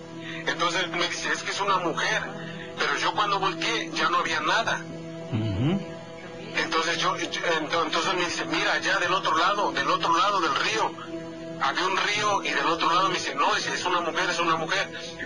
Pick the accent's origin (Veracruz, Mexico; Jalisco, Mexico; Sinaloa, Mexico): Veracruz, Mexico; yo soy del estado de Veracruz.